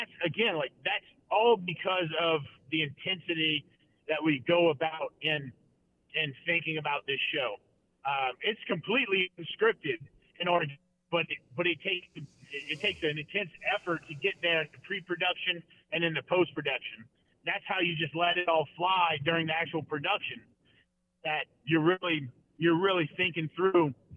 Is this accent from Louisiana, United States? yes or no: yes; Thibodaux, Louisiana, United States; Nicholls State University, which happens to be in my hometown of Thibodaux, Louisiana.